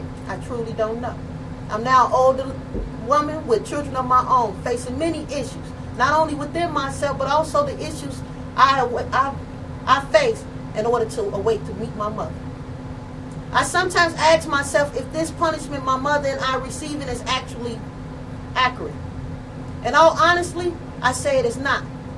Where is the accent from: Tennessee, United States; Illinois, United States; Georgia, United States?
Illinois, United States; Chicago; As a black kid growing up here in America, south side of Chicago, I couldn't see my future.